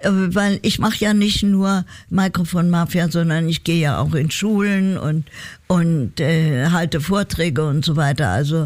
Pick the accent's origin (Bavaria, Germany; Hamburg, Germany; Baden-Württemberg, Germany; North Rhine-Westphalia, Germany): Hamburg, Germany; Ja, aber ich komme nicht aus Köln. Ich komme aus Hamburg.